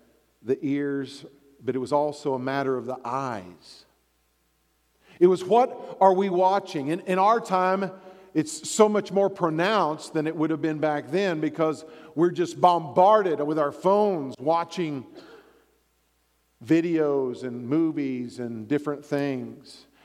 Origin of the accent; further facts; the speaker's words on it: Texas, United States; I grew up in Texas, so I grew up on country music.